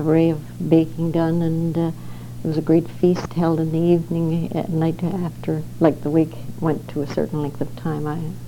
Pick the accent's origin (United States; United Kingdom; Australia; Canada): Canada; Navan, Ontario; born there; I was born September 18th in Navan in 1923.